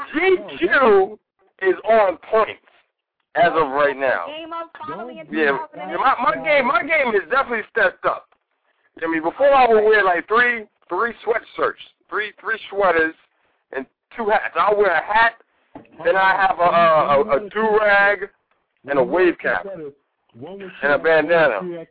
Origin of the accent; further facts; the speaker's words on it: New York, United States; I said, I'm from New York. I've never been to Africa. How can I go back to Africa?